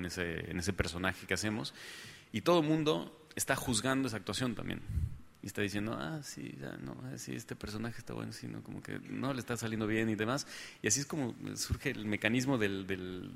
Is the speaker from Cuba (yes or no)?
no; Guadalajara, Jalisco, Mexico; como tapatío y como aquí estamos en una ciudad que no es una capital, ¿no? Vamos, no es una capital de un país